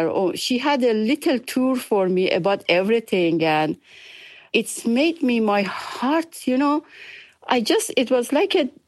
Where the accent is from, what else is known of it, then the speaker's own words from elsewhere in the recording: Azerbaijan (Iran), Iran; English is a second language; showing me different type of food from Azerbaijan, because we are from Azerbaijan, Iran.